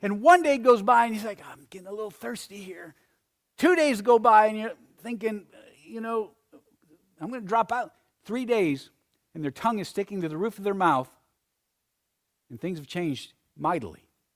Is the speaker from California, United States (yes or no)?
no; Arizona, United States; But when I was a kid, growing up in Arizona, we had something called saladitos.